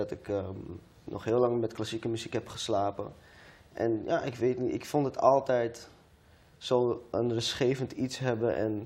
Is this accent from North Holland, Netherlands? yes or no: yes; Amsterdam, North Holland, Netherlands; Ik kom uit de Bijlmer, 20 jaar oud. En ik dien God met heel mijn hart en heel mijn ziel.